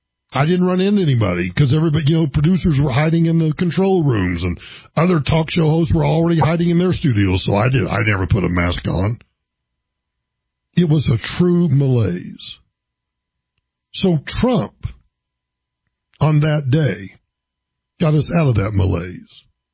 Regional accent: United States; At some level, as an American, it's hard not to get emotional about that spirit.

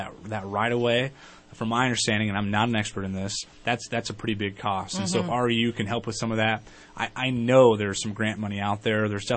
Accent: Weaverville, California, United States; I'm from Weaverville originally.

